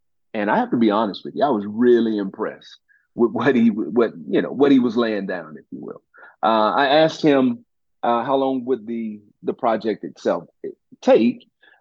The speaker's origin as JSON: {"language": "English", "region": "Texas", "country": "United States", "said": "You know, I'm a Texan."}